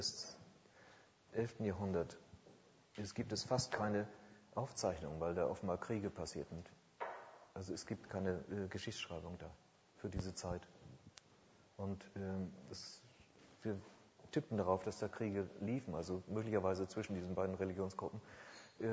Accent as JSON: {"language": "German", "town": "Lübeck", "region": "Schleswig-Holstein", "country": "Germany", "tie": "born or raised there", "said": "Ich meine, ich komme aus Lübeck, also ich bin in Lübeck geboren, ja. Allerdings nicht in der Innenstadt, sondern auf einer kleinen Flussinsel."}